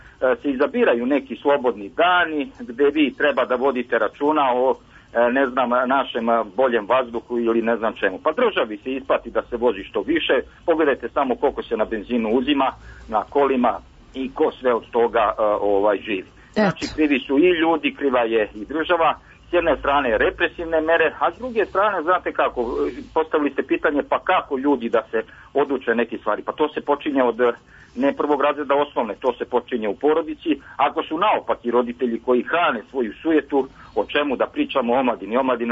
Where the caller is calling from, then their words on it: Belgrade, Serbia; Znači, ja sam iz Beograda, znači ne vozim kola, čak ni biciklo, ja trčim. Imam 49 godina